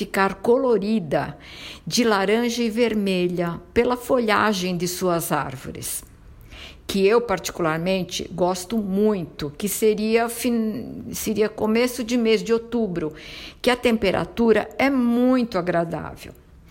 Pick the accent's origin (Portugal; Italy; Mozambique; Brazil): Italy; Southern Italy; sou italiana, nasci no sul da Itália.